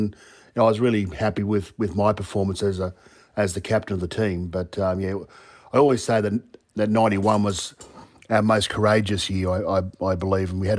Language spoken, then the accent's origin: English; Bundaberg, Queensland, Australia; born there; He was a captain coach or coach in those regional areas out near Monto, and I was born in Bundaberg and all those sort of places.